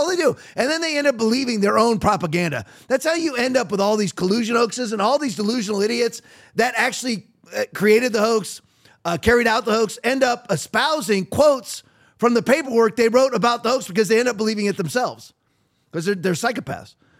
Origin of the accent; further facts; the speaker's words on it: Redondo Beach, California, United States; born there; And that's my home state. I was basically born right there. Redondo Beach, California is where I was born. Redondo Beach, LA. That's where I was born.